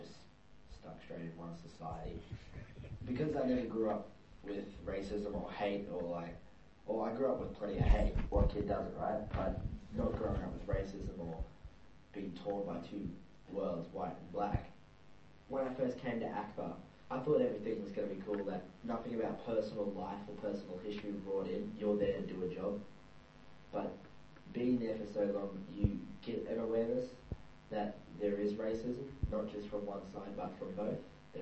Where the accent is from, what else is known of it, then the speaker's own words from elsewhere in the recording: Coolman, New South Wales, Australia; also born or lived in Queensland; I grew up in New South Wales in a town outside of Wagga, or Wagga Wagga. The town is called Coolman.